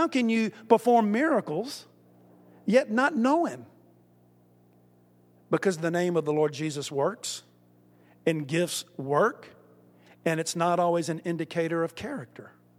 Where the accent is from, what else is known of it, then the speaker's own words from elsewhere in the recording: Wilson, United States; I grew up Methodist in Wilson, and I'm a big rah-rah John Wesley fan.